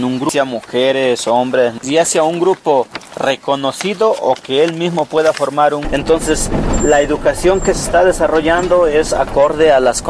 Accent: Ixtacamaxtitlán, Puebla, Mexico; soy del municipio de Iztacamaxtlán.

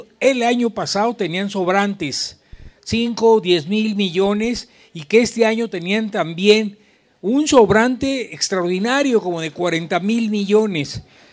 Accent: Coyoacán, Mexico City, Mexico; soy de Girasoles, de aquí de Coyoacán.

